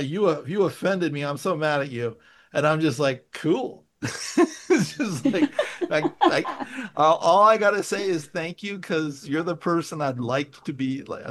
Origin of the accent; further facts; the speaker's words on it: San Francisco, California, United States; now in Los Angeles, United States; moving down here taught me how much of a literary town Los Angeles is, and I thought San Francisco was a literary town